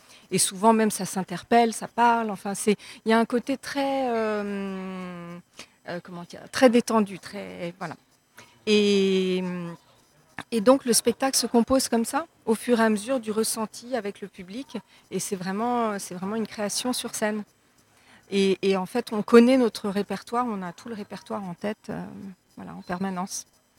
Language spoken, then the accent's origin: French; France; Ça a été tendu parce que je suis française.